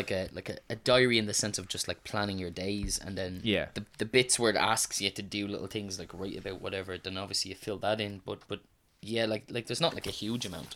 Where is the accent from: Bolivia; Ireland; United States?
Ireland; Yeah, but I'm Irish.